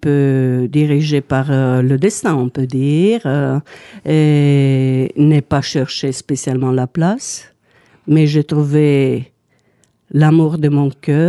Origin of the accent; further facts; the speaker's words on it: Bucharest, Romania; French is a second language; Bien sûr, je suis née à Bucarest, je vivais, j'ai fait tous mes études